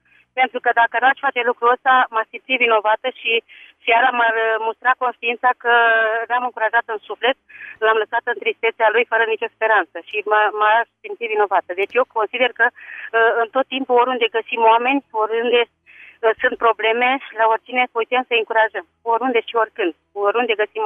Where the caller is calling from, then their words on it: Vulcan, Hunedoara County, Romania; Vă sunt din Valea Ziului, din Vulcan.